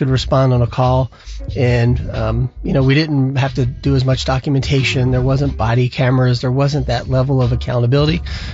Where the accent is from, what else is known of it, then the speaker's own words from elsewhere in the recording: Philadelphia, Pennsylvania, United States; Yeah, no, I grew up outside of Philadelphia